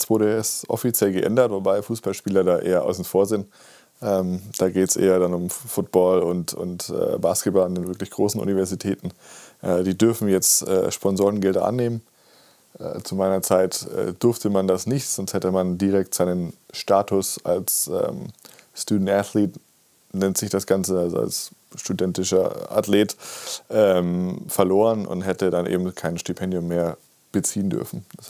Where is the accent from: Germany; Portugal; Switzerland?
Germany; moved away as an adult; also born or lived in United States; habe in meiner Jugend in Deutschland gespielt und bin dann nach meinem Abitur eben ins Ausland, in die USA und habe da studiert